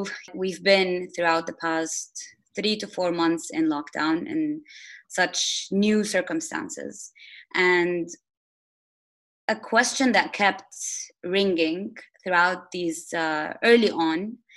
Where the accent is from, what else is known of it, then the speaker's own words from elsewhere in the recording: Jeddah, Makkah Province, Saudi Arabia; I was born and raised in Jeddah, Saudi Arabia.